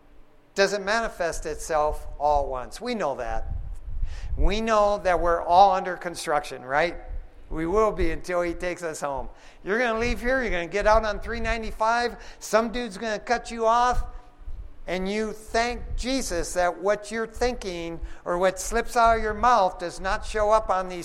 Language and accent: English; Detroit, Michigan, United States; I used to think that's the way it worked growing up in Detroit, Michigan.